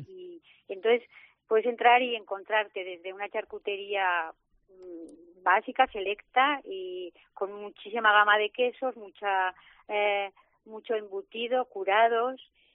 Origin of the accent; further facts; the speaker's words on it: Teruel, Aragon, Spain; llevamos toda la vida, desde hace 4 generaciones que estamos en lo que es el comercio. Uh-huh. Somos de Teruel.